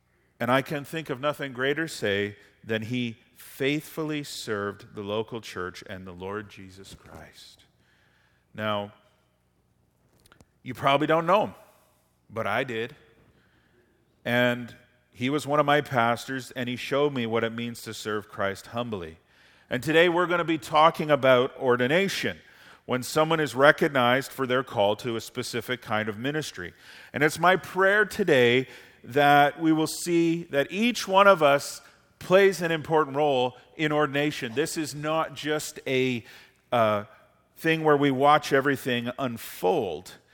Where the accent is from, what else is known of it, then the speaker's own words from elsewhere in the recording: Simcoe, Ontario, Canada; But growing up in Simcoe, at Emmanuel Bible Church, one of my pastors was named Raymond Thompson.